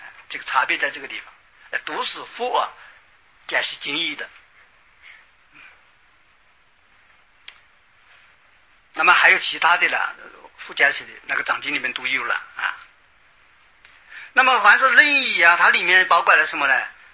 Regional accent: China; 我们中国人呢喜欢简略，我们就一个楞字就代表了

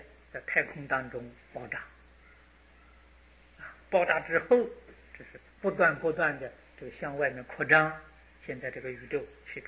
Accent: China; 我们中国人为是混沌初开，有这个意思

